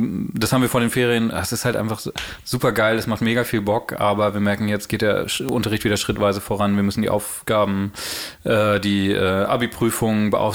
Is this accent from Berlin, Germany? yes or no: yes; Berlin, Germany; Als Berliner Hipster auf jeden Fall.